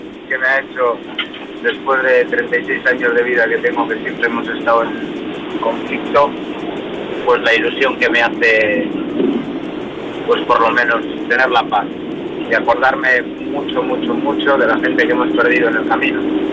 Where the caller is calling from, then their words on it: Karrantza, Basque Country, Spain; de Carranza. Y nada, quería expresar la ilusión que me ha hecho después de 36 años de vida que tengo